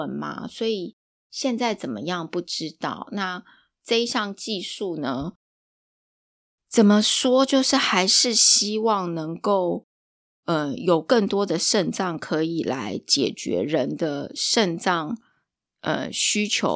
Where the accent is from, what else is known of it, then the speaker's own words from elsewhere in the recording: Taiwan; 我们身为台湾人是不是有机会应该去体验一下这样子的民俗文化，